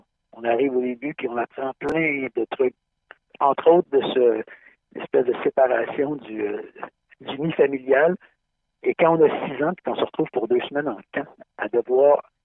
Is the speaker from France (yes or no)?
no; Quebec, Canada; je suis allé chez mes parents qui habitent en Montérégie, près de la frontière américaine. C'est là où j'ai grandi